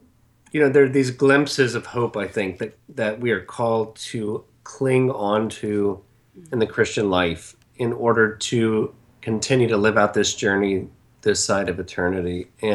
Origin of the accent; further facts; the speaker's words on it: the South, United States; we grew up in the Bible Belt